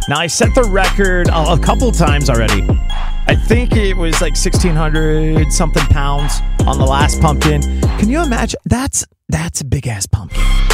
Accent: Kansas, United States; I grew up in Kansas. What do you expect?

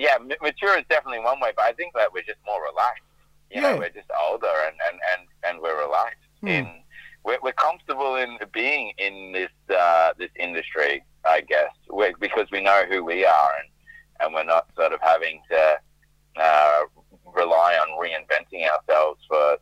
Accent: Queensland, Australia; And we are from Queensland. We're from the Sunshine State.

